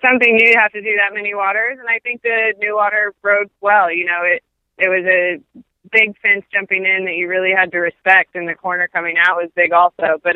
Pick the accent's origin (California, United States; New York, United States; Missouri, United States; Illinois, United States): Illinois, United States; because we're from Southern Illinois, so it's actually not a long drive for them.